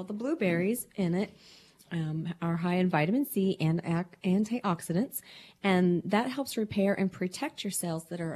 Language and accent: English; Oklahoma, United States; I'm from Oklahoma. My terminology is probably going to come out here.